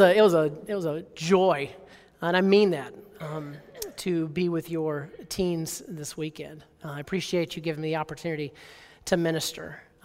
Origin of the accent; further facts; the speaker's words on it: Alabama, United States; now in North Carolina, United States; Of course, I have lived in North Carolina for a while. I grew up in Alabama, so it's even worse.